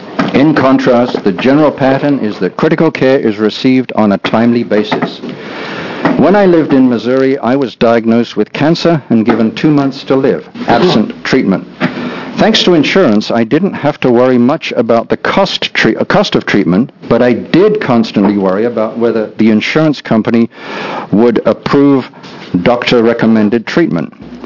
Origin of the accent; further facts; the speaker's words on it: England, United Kingdom; now in United States; I come from England.